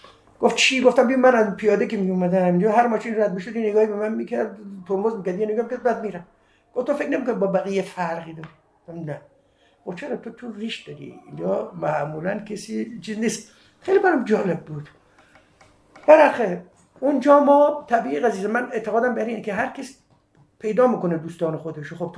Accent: Saveh, Markazi, Iran; بله من ساوه‌ای هم، تو ساوه بزرگ شدم، 18 سال ساوه بودم

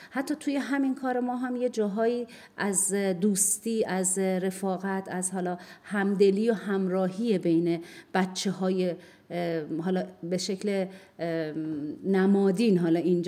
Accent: Shiraz, Fars, Iran; که ما توی همدان، یه شهریه که خیلی از شیراز، حالا شهر خودمون کوچیک‌تره

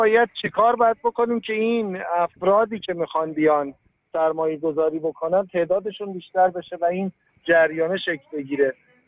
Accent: Kashan, Isfahan, Iran; توی شهر خودم که کاشان هست

